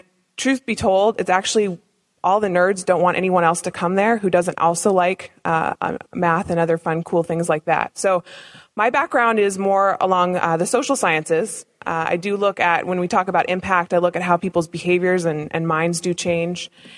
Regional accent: California, United States; also born or lived in Nevada / Oregon; I'm actually from Nevada, and my folks came across the Oregon Trail 6 generations ago. And I grew up in Northern California and in Oregon and spent a lot of time on the farm.

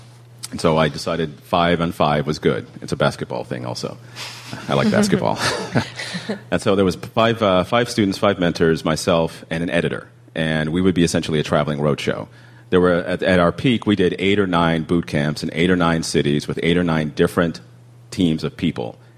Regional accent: Oklahoma, United States; And I'm from Oklahoma. I got rid of it though.

